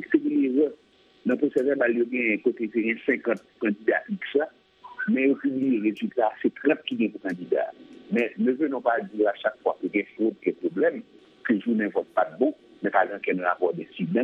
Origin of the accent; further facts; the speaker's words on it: Haiti; Deuxièmement, et en tant qu'Haïtien, qui a des positions en plus et qui suit l'actualité